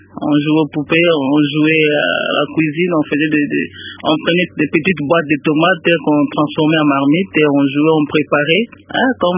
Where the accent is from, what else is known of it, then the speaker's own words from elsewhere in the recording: Kinshasa, DR Congo; also born or lived in Mbuji-Mayi / Kamina / Lubumbashi; J'ai commencé mon enfance là où je suis né, donc à Kinshasa. J'ai commencé mes études primaires à Kinshasa même, pour les achever au Kasaï Oriental, en Mbujimayi, là où mon père était en mutation. Et mes études secondaires dans la province du Chaba